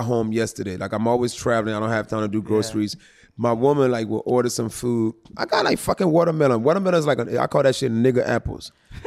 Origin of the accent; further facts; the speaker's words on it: Philadelphia, Pennsylvania, United States; So I was raised in Philadelphia. Camden is just across the bridge.